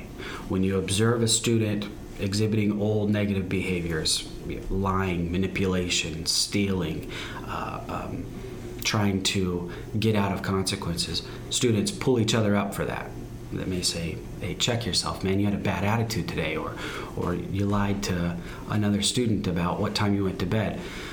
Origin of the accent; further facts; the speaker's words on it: New Mexico, United States; moved away as an adult; When I turned 20, I tried to pull myself out of it. I moved from my home state, New Mexico, to Utah.